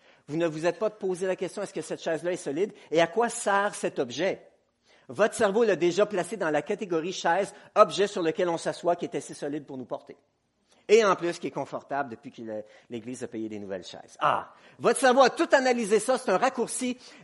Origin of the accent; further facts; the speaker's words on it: Quebec, Canada; moved away as an adult; Je me souviens quand je suis arrivé en Afrique, je venais du Québec et j'aimais la précision.